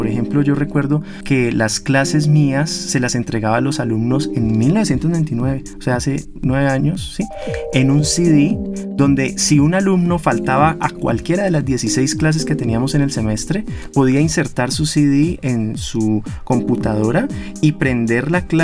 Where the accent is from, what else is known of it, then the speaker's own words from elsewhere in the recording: Cali, Valle del Cauca, Colombia; yo soy caleño